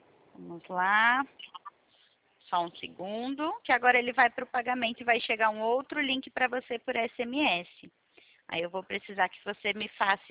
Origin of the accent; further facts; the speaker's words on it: São Paulo, Brazil; eu sou de São Paulo.